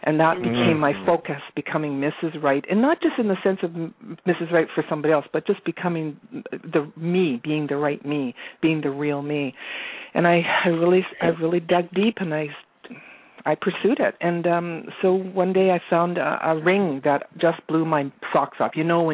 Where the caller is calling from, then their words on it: Vancouver, British Columbia, Canada; I'm from Vancouver